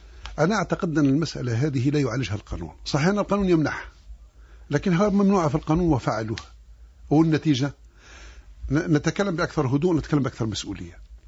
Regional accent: Algeria; لابد أن نكون واقعيين وصرحاء مع أنفسنا كجزائريين

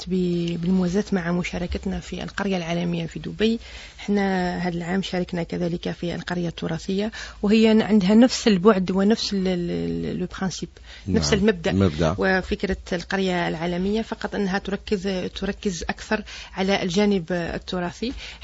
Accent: Algeria; يأتيوا بهذه الأفكار ويطبقوها هنا عندنا في الجزائر

